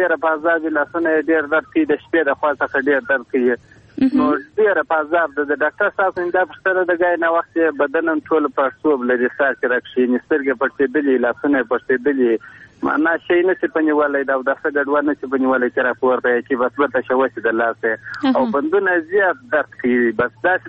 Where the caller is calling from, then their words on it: Lashkar Gah, Helmand, Afghanistan; د هلمند ولایت لشکرګاه شهر څخه.